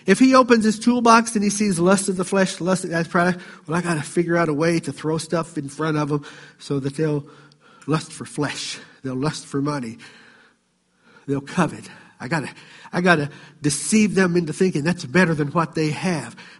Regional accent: the South, United States; We were raised in the South.

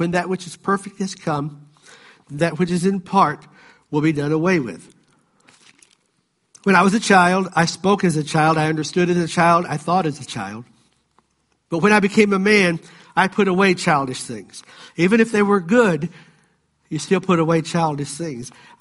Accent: Appalachia, United States; I grew up in the Appalachian area where there's no version but this version.

